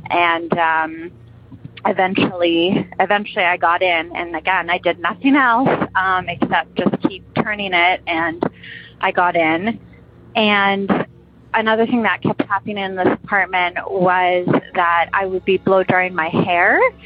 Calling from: Toronto, Ontario, Canada; Hello, I'm calling from Toronto.

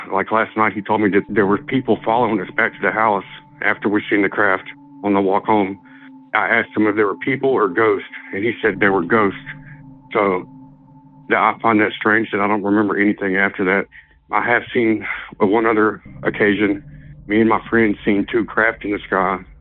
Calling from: Lumberton, Texas, United States; I'm calling from Lumberton, Texas.

